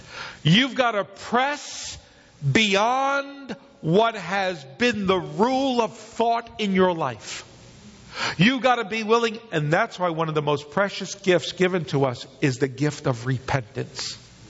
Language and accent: English; Bronx, New York, United States; I'm from the Bronx, and those that had a gun where I came from, they weren't hunting deer.